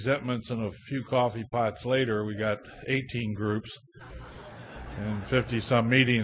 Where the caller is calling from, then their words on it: Hagerstown, Maryland, United States; And I come to you all from Hagerstown, Maryland, where I am a member in good standing of the cleverly named Hagerstown Group of Alcoholics Anonymous.